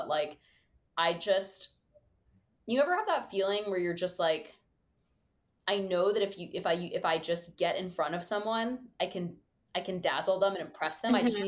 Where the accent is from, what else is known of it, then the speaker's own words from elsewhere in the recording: Dallas, Texas, United States; growing up in Dallas, my parents didn't grow up going to restaurants.